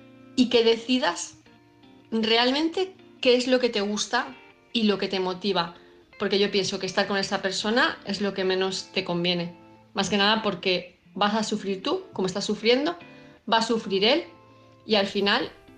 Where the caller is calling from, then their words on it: Palma de Mallorca, Balearic Islands, Spain; de Palma de Mallorca